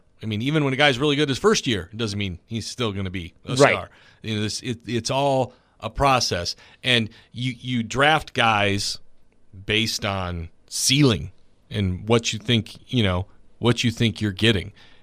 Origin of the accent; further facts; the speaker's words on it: Chicago, Illinois, United States; Now, Dexter Lawrence and Abdul Carter, I'm from Chicago.